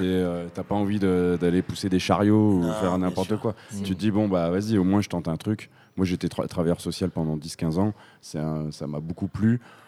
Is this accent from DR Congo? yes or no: no; Grand Est, France; now in Avignon, France; Moi, je viens du Nord-Est à la base, donc à côté de Reims. Ouais. Et ça fait 15 ans maintenant que je vis sur Avignon.